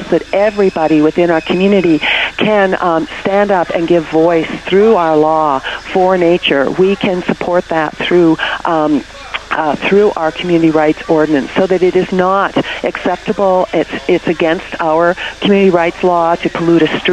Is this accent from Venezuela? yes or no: no; Alberta, Canada; now in United States; I'm born and raised in Alberta.